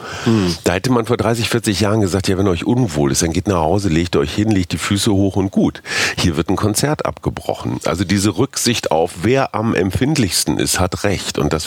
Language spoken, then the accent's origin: German; Münster, North Rhine-Westphalia, Germany; zumal ich auch noch in meiner Heimatstadt Münster bin.